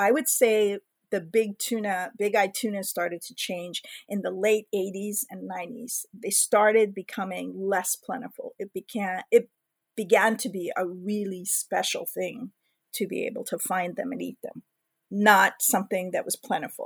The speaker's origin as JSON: {"language": "English", "region": "Hawaii", "country": "United States", "said": "I'm Native Hawaiian."}